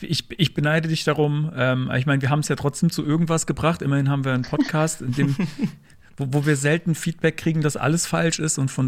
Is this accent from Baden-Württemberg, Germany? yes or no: yes; Karlsruhe, Baden-Württemberg, Germany; Wir kommen ja aus Karlsruhe.